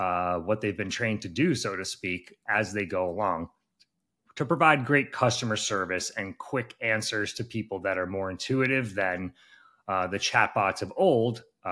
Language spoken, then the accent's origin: English; New York, United States; I'm from New York. We got to know who's coming into our city.